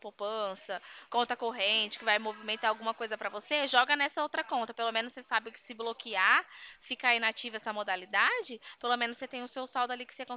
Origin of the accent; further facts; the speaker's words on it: Bebedouro, São Paulo, Brazil; Não tem como, eu sou de Bebedouro.